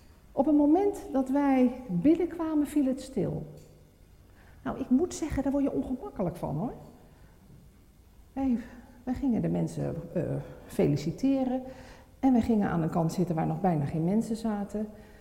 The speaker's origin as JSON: {"language": "Dutch", "town": "Amsterdam", "region": "North Holland", "country": "Netherlands", "said": "Mijn man die komt uit Hogeveen en ik kwam uit Amsterdam."}